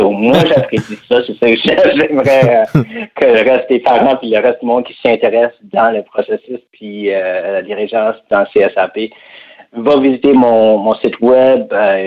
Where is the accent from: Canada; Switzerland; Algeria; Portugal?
Canada; Bathurst, New Brunswick; en grandissant à Bathurst au Nouveau-Brunswick, on est bien au cœur de l'Acadie en tant que la culture acadienne puis tout ça.